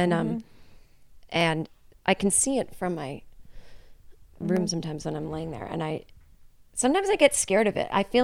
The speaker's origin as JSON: {"language": "English", "region": "Massachusetts", "country": "United States", "said": "I swear that's where we're from. We're from Massachusetts."}